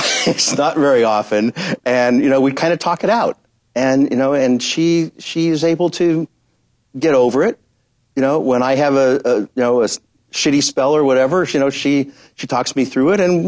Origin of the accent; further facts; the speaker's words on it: Denver, Colorado, United States; I grew up in Denver, which means I'm a skier.